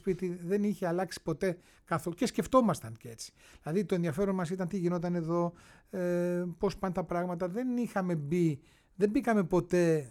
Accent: Athens, Attica, Greece; moved away; εμείς φύγαμε από την Αθήνα. Φύγαμε τη δεκαετία του 80.

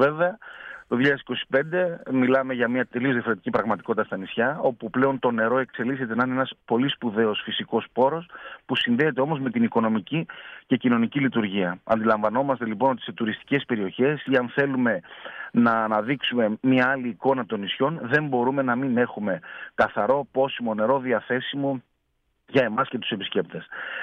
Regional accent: Heraklion, Crete, Greece; Εγώ είμαι από το Ηράκλειο της Κρήτης, με καταγωγή των γονέων από την ενδοχώρα της Κρήτης.

